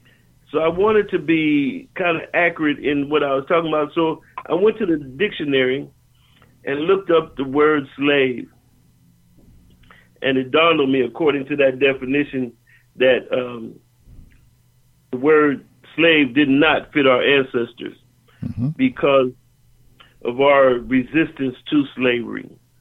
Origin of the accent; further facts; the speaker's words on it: Omaha, Nebraska, United States; I went to college, and I'm originally from Omaha, Nebraska.